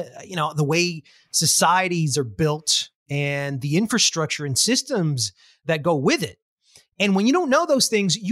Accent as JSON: {"language": "English", "country": "Colombia", "said": "I'm much more than a Colombian. I'm an American Indian."}